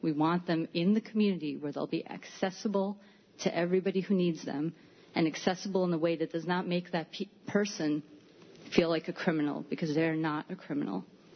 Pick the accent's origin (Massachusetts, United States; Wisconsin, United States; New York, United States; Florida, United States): New York, United States; Freeville; I'm from Freeville.